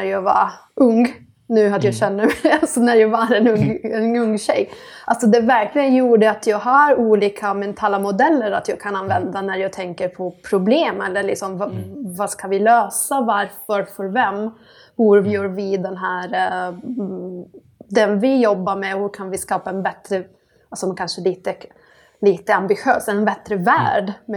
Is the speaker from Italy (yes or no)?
yes; Italy; Swedish is a second language; now in Sweden; Jag är född och uppvuxen i Italien och jag flyttade till Sverige 10 år sedan.